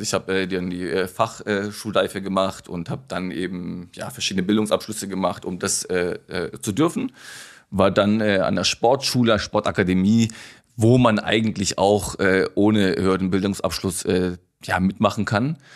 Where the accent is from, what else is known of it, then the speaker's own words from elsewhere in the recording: Villingen-Schwenningen, Baden-Württemberg, Germany; also born or lived in Stuttgart; Das wissen ja die wenigsten, dass Villingen-Schwenningen gesplittet ist in Schwaben und Baden. Und ich bin tatsächlich auf der badischen Seite aufgewachsen, aber dann eben nach Stuttgart ins Schwabenländle gezogen.